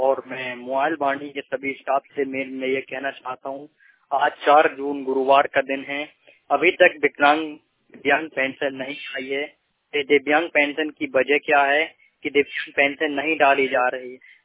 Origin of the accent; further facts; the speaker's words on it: Bachaiya, Madhya Pradesh, India; मैं ग्राम बचिया, जिला कटनी, तहसील बोरीबंद, पोस्ट बचैया, मैं बचैया का रहने वाला हूँ।